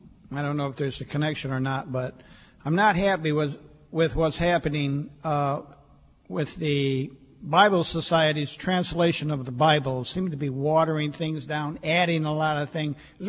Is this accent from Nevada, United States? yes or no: no; Detroit, Michigan, United States; from Detroit, Michigan.